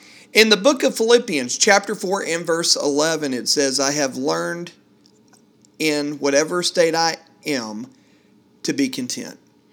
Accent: Texas, United States; I grew up in Texas all my life. I'm a native Texan

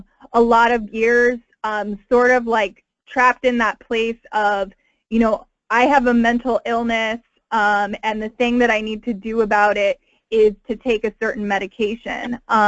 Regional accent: North Carolina, United States; And I moved to Massachusetts from North Carolina, and I found HBN there.

